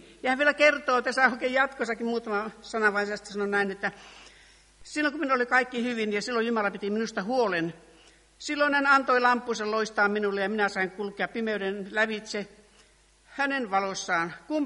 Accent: Kaarina, Southwest Finland, Finland; me ollaan tai mä oon Kaarinasta

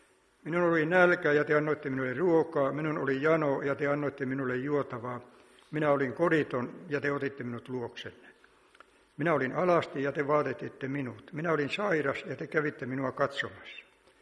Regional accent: Alavieska, North Ostrobothnia, Finland; Olen lähtöisin Alavieskasta Kalajoen varresta ja on semmoinen mielinpainuva vaihe, kun on siinä onnellisessa asemassa, että on saanut syntyä uskovaan perheeseen

